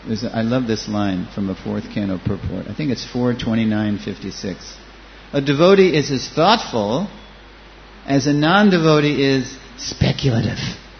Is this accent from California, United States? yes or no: no; New York, United States; born there; accent: New York; I was born right near 26 Second Avenue. And my mother tongue is New York English. And that's hard to understand. I try not to speak New York English.